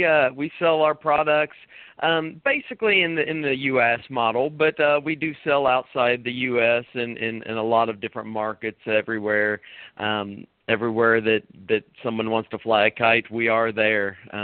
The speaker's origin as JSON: {"language": "English", "town": "Portsmouth", "region": "Ohio", "country": "United States", "tie": "born or raised there", "said": "Well, I grew up here in Portsmouth. I traveled about a bit, but went to University of Cincinnati, came back and finished up my degree here at Shawnee State."}